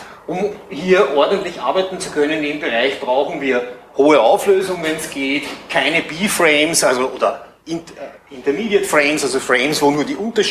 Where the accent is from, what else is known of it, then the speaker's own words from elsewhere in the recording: Austria; Ich komme aus Österreich, lebe in Wien, arbeite in Eisenstadt.